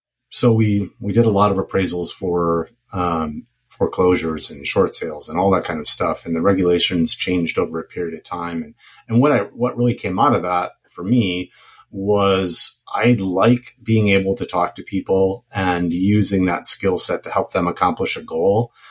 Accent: Wisconsin, United States; I grew up in the Midwest in Wisconsin, and there you have, you know, a couple of big cities, but mostly all these small towns that are, you know, 10 minutes apart from each other.

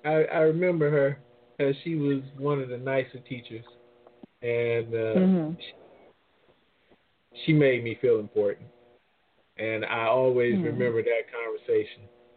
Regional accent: New Orleans, Louisiana, United States; And I remember growing up in New Orleans, I almost got a gold tooth.

